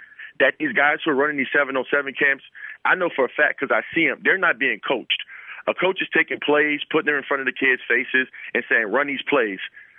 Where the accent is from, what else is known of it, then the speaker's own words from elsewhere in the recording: Louisiana, United States; I'm from Louisiana, and being from Louisiana, you know, definitely recruited by some of the SEC schools.